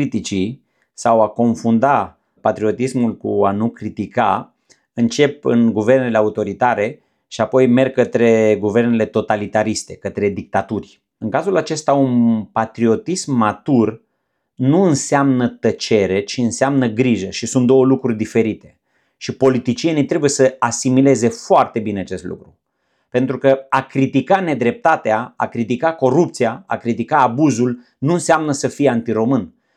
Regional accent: Romania; Faptul că eu sunt român nu înseamnă că sunt mai important decât un spaniol sau decât un african.

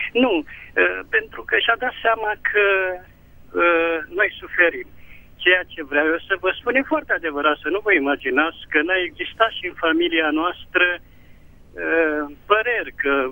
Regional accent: Ialomița County, Romania; și sunt din Ialomița.

